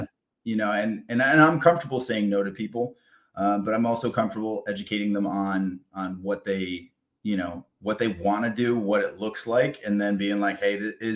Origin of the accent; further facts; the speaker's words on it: Rhode Island, United States; also born or lived in Connecticut / Tennessee / New York / California; I'm originally from Rhode Island. I've lived in Connecticut. I've lived in Tennessee. Then I moved back to Connecticut to play hockey in prep school.